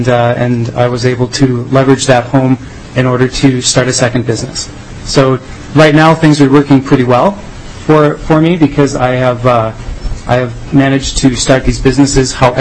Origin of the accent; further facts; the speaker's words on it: Grand Marais, Minnesota, United States; I am an entrepreneur from Grand Marais, Minnesota, and also the mayor of that city.